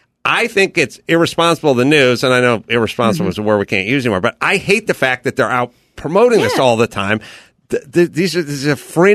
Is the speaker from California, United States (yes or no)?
yes; California, United States; Did I say I grew up in the San Fernando Valley?